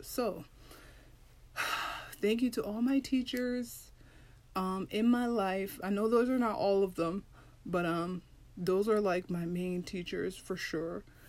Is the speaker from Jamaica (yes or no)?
yes; Jamaica; now in United States; because, child, I'm from Jamaica. And I ain't had no green card, y'all.